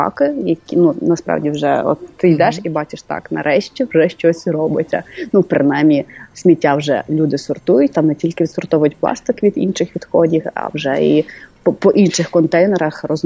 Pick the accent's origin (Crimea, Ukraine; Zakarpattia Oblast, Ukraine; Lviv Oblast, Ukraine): Lviv Oblast, Ukraine; Lviv; Тобто ми, львів'яни, маємо менше давати відходів